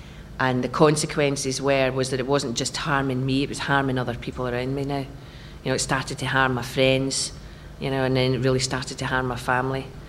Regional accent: Glasgow, Scotland, United Kingdom; accent: Glaswegian; now in London, United Kingdom; and I've been here for about 21 years now. As you can tell, I've lost my Glaswegian accent.

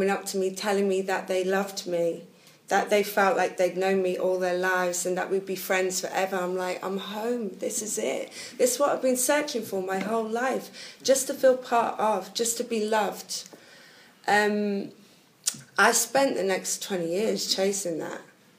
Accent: Liverpool, North West England, United Kingdom; I grew up in Liverpool

